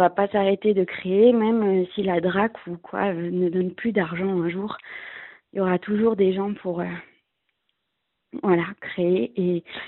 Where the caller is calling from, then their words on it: Grenoble, Auvergne-Rhône-Alpes, France; à Grenoble.